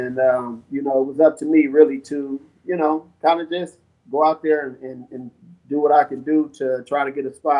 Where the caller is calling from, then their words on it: Atlanta, Georgia, United States; I am in Atlanta, Georgia.